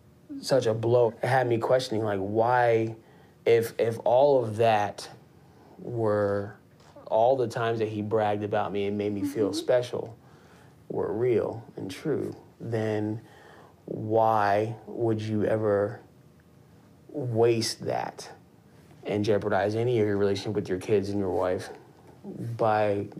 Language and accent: English; Columbus, Ohio, United States; I'm from Columbus, Ohio.